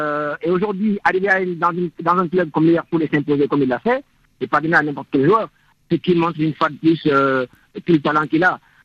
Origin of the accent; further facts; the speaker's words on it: Senegal; Et en tant que Sénégalais, j'espère qu'il l'aura